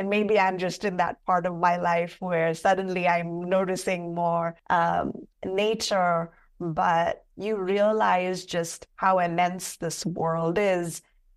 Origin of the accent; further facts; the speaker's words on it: India; And growing up in India, I found that embarrassment was always like, what will people say?